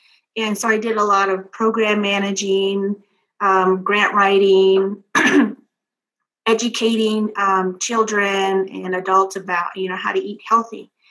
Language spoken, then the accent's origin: English; Dilkon, Arizona, United States; I'm Navajo from Northern Arizona in a small community called Delcon.